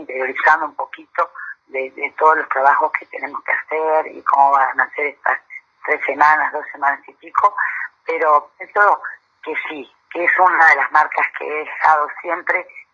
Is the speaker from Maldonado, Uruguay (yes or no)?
no; Achar, Tacuarembó, Uruguay; porque yo soy de Achar, soy de un pueblito